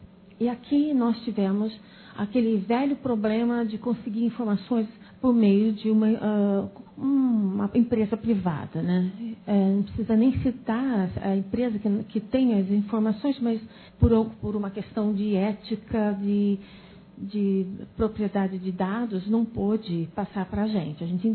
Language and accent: Portuguese; Rio Claro, São Paulo, Brazil; eu também sou paulista, né? Sou da cidade de Rio Claro